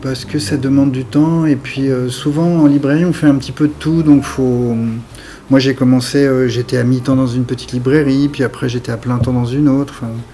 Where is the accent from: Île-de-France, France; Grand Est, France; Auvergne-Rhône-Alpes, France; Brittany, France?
Île-de-France, France; Paris; En fait, je suis parisien, j'habite dans la région depuis 10 ans. Je suis tombé amoureux de la région il y a 10 ans, donc je m'y suis installé.